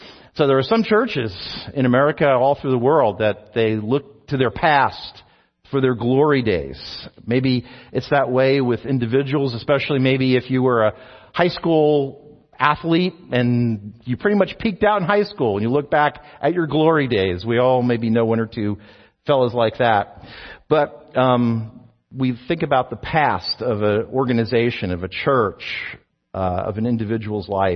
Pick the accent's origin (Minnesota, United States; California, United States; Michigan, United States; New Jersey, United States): New Jersey, United States; And so I'm from New Jersey, and I came of age in the 1980s